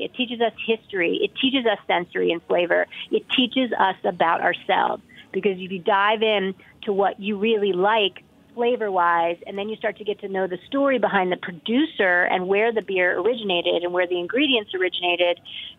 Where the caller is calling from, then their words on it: Boulder, Colorado, United States; I'm talking today from Boulder, Colorado.